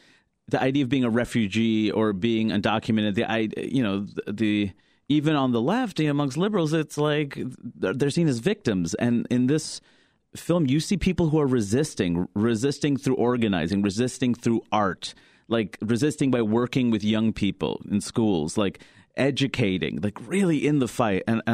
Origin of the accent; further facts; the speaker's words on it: Queens, New York, United States; It's like, Queens, no, where are you really from?